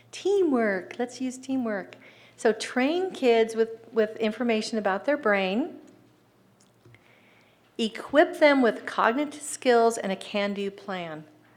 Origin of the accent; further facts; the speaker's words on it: Washington, United States; that's where I'm from. Well, I'm from Washington, not Vancouver.